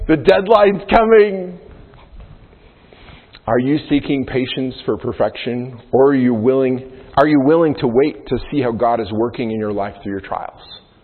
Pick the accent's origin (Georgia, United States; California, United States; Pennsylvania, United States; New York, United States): New York, United States; I mean, I grew up around trees in the Adirondacks, like cut down trees and all this.